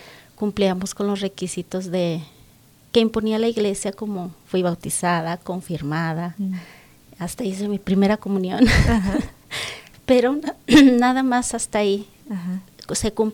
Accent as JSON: {"language": "Spanish", "town": "Sarabia", "region": "Guanajuato", "country": "Mexico", "tie": "born or raised there", "said": "Yo soy de una comunidad pequeña llamada Sarabia en el estado de Guanajuato, México"}